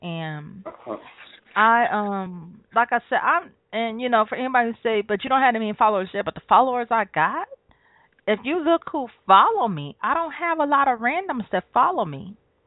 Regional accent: Detroit, Michigan, United States; remember, I'm from Detroit, so it's a big city, but a small city.

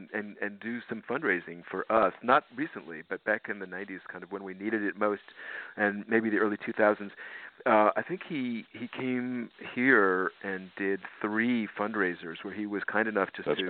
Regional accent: New Jersey, United States; He's actually from my home state of New Jersey. He's from Hudson County. I'm from Essex County, so which are neighboring more or less.

